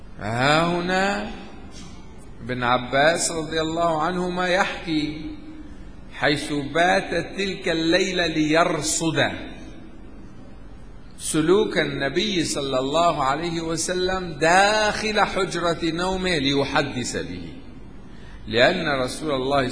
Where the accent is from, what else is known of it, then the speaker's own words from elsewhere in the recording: Aleppo, Aleppo Governorate, Syria; عندنا في حلب في الأعراس لعبة الحكم